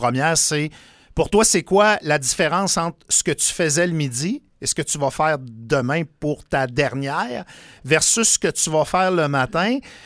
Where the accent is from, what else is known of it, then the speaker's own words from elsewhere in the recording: Saguenay, Quebec, Canada; born there; Moi, je suis né au Saguenay.